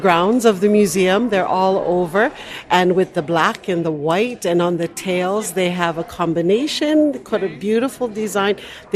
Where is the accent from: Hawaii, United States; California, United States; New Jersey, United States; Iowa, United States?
Hawaii, United States; Honolulu; I am from Honolulu, Oahu, Hawaii